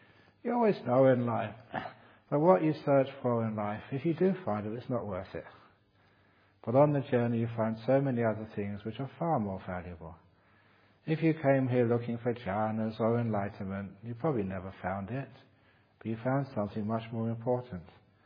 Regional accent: London, United Kingdom; Because growing up in London, amazing bands came there, and orchestras and other performers, and I could actually listen to it.

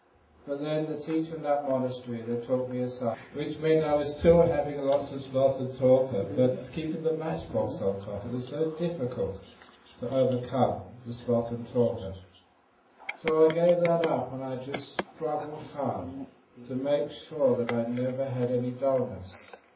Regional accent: London, United Kingdom; when I first became a monk in Thailand 36 years ago, I was a monk from London, and then I was suddenly in the jungles of northeast Thailand.

